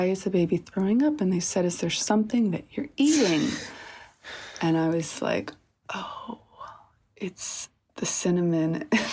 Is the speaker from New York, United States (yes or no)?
yes; New York, United States; Because I love it. I'm a New Yorker.